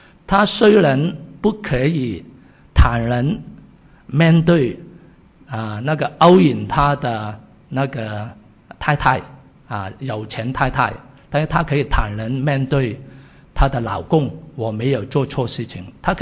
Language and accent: Chinese; South China, China; 她就我们是南方人嘛，她是很爱国的